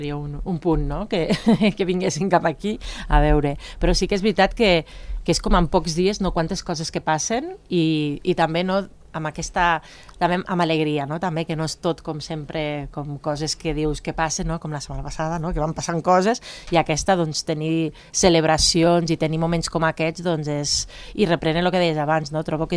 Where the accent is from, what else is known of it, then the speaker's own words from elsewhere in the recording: Escaldes-Engordany, Andorra; Bueno, jo sóc d'Escaldes